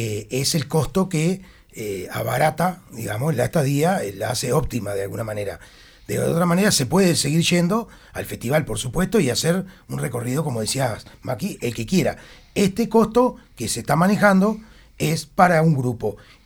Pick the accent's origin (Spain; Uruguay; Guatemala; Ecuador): Uruguay; le pedimos, como uruguayos, como decías vos, que no dejen para el último